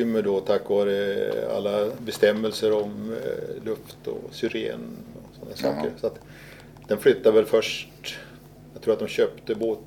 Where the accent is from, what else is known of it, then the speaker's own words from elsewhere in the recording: Nacka, Stockholm County, Sweden; Jag kommer från Nacka, Alphyddan.